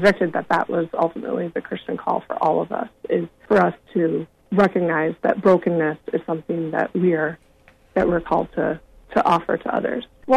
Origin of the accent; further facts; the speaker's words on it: Iowa, United States; my parents sold the farm that I grew up on in Iowa.